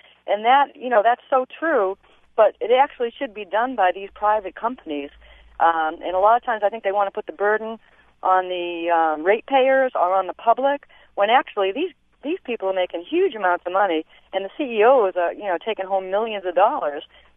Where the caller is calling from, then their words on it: Worcester, Massachusetts, United States; Hi. I'm calling from Massachusetts, and I work for a local gas company.